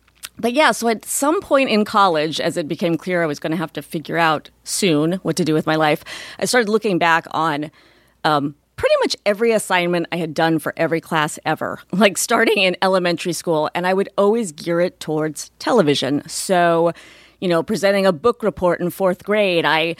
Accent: San Diego, California, United States; And I even grew up in Southern California. I mean, I grew up in the San Diego area, went to school in Pomona, which are, you know, both within a couple hours of here, and knew no one who did this for a living.

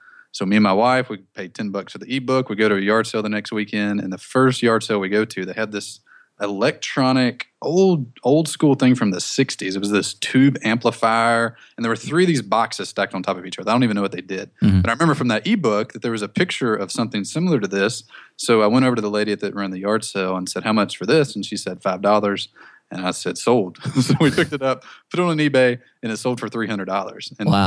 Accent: Mobile, Alabama, United States; accent: Southern; So I was working in the lumber industry, actually, down in Mobile, Alabama, where I'm from. I'm sure you can't tell from my accent that I was from the South at all.

